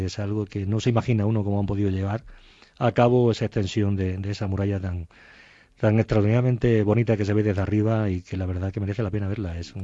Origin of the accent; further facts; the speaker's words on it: Jaén, Andalusia, Spain; un poco de aceite de mi tierra para darle